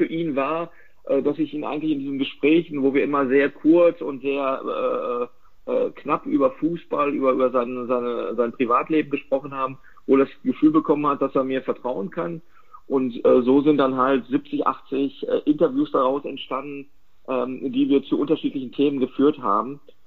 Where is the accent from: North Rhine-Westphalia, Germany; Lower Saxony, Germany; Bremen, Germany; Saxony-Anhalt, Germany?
North Rhine-Westphalia, Germany; born there; Ich bin ja ein gebürtiger Westfale und der Westfale wächst ja mit dem Wort Schwatter auf.